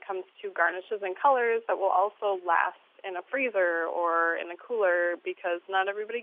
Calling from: Bemidji, Minnesota, United States; I'm calling from Bemidji, Minnesota.

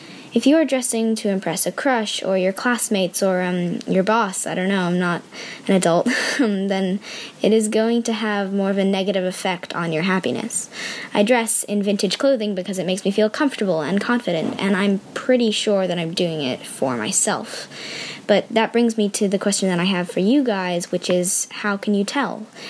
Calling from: New Jersey, United States; I am 13, and I am messaging from New Jersey.

